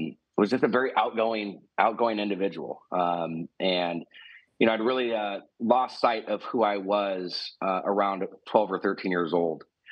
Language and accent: English; Newport Beach, California, United States; was born and raised in Newport Beach, California.